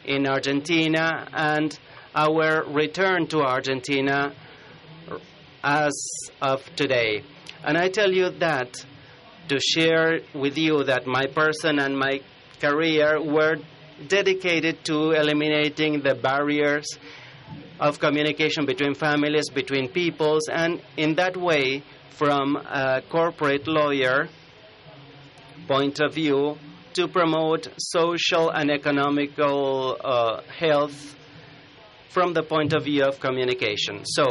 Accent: Havana, Cuba; now in United States; I was born in La Habana, Cuba. I was born in the year of the revolution. I grew up in Havana. And after some years, my family moved to the United States.

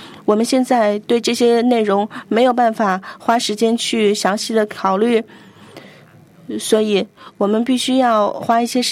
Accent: Thailand; Chinese is a second language; 那因为比如说泰国，我们英语都不是我们的第二语言，所以呢我们要用自己的语言

